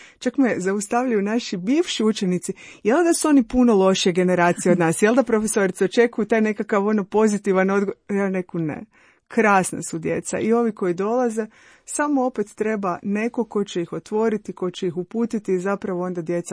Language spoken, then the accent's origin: Croatian; Zagreb, City of Zagreb, Croatia; born there; ja sam rođena u Zagrebu, završila sedmu gimnaziju